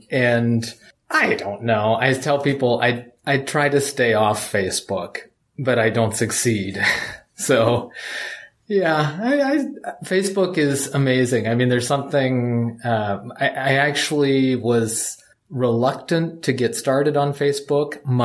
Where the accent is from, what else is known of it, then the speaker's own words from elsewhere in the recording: Canada; So I am, I'm Canadian, and I am married.